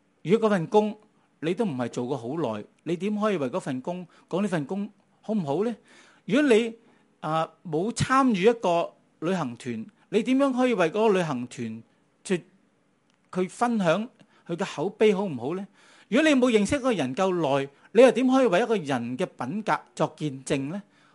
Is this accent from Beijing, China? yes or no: no; Guangdong, China; 我们广东人说人头担保